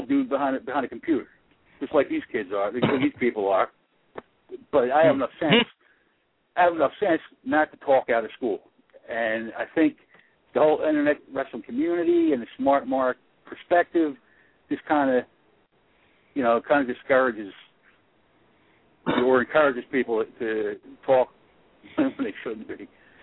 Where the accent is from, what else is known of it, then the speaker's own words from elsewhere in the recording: Philadelphia, Pennsylvania, United States; I was a 5-year-old kid growing up in South Philly. Bruno Sammartino was my favorite wrestler.